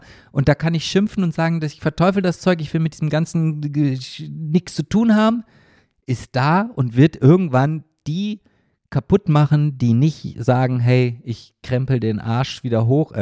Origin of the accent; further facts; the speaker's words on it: Germany; Ja, so und dann denke ich als Deutscher, nee, es geht, was sind das alles für Genehmigungen?